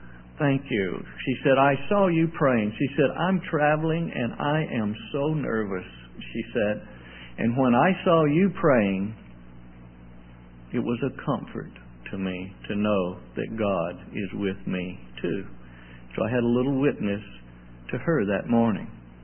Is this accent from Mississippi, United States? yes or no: yes; Mississippi, United States; moved away as an adult; now in Canada; I'm originally from Mississippi. I didn't get this accent in Canada. But I haven't lost it in Canada either. I've been up there since 1972.